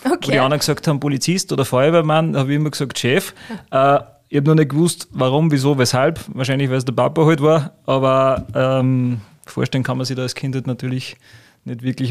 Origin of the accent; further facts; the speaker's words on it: Gronsdorf, Bavaria, Germany; Und ich bin eigentlich in Gronsdorf aufgewachsen, die ersten Jahrzehnte, kann man sagen, bei der Mutter.